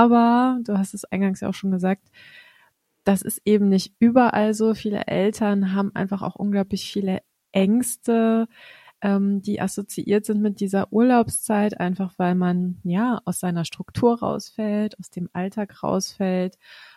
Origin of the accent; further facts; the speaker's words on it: Baltic coast, Germany; born there; ich bin ja an der Ostsee geboren und bis zu meinem 7. Lebensjahr habe ich wie jeden Sommer irgendwie am Ostseestrand verbracht.